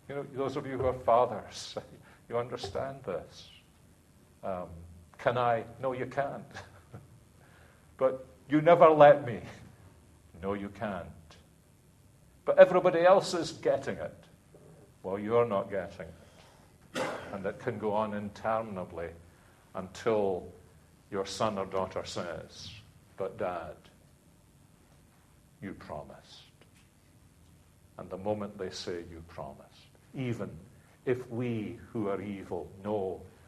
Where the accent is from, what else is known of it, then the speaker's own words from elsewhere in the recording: Glasgow, Scotland, United Kingdom; I'm a Glaswegian. And I still remember as a 5-year-old the controversy there was about the fact that the children in Glasgow were only getting coronation mugs with sweeties in them